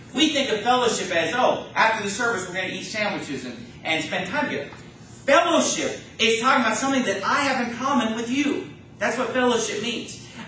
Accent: California, United States; born or raised there

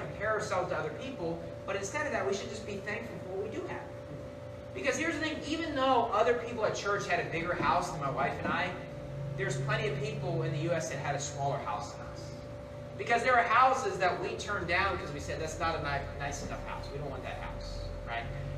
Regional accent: Sacramento, California, United States; moved away as an adult; now in Philippines; the house that we had growing up in Sacramento. And it's like, honestly, the house we had in Sacramento, we could have lived there with our 3 kids and my wife and I.

